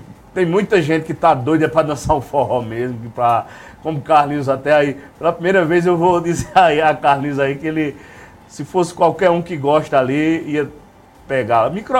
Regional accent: Northeast Region, Brazil; para a gente que gosta do forró, que nós somos nordestinos

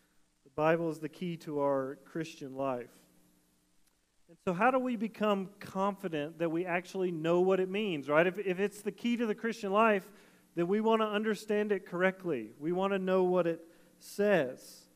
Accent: Tennessee, United States; but I grew up in Tennessee, so I'm a redneck too

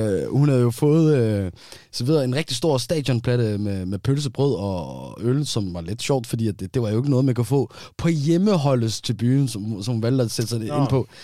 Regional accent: Aarhus, Central Denmark Region, Denmark; De har jo hjemmebane, et stenkasse fra, hvor jeg er vokset op i Gellerupparken

